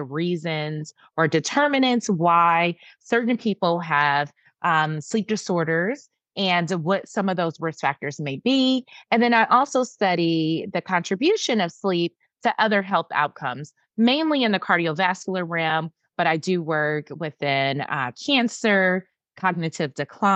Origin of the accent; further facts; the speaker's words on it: Detroit, Michigan, United States; I'm from Detroit, Michigan, which is the Motor City.